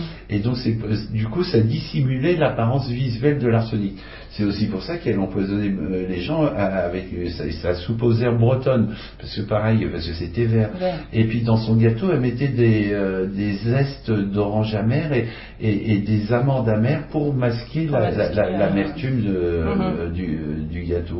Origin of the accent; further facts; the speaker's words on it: Normandy, France; Non, moi je suis normand, mais j'ai acheté une maison en Bretagne.